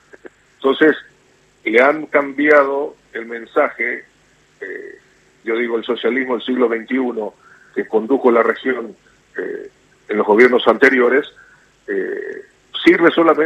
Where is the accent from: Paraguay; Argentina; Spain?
Paraguay; Ese sistema yo no quiero en mi país. Yo no quiero que Paraguay se convierta en una Venezuela.